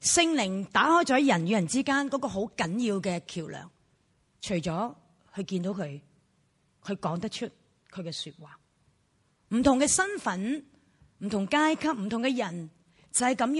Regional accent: Chaozhou, Guangdong, China; 譬如我是潮州人，咁我应该识潮州话

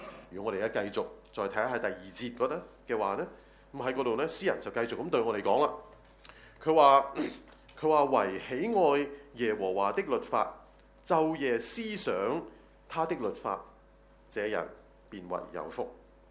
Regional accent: China; 你知道我们中国人的说话就是物以类聚

